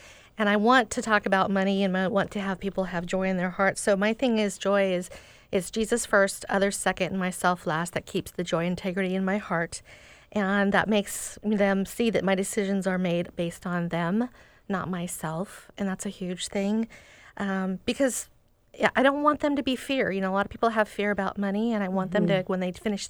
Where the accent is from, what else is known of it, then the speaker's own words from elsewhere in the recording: Seattle, Washington, United States; I grew up in Seattle, went to schools around here, Blanchett High School, which is now Bishop Blanchett, and then community college, and just been working around Seattle my whole life.